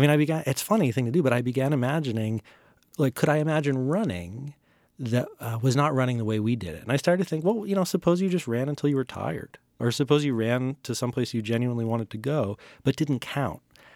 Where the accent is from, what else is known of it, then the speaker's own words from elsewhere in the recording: Concord, Massachusetts, United States; And growing up near Concord, you know, there are all kinds of tourist sites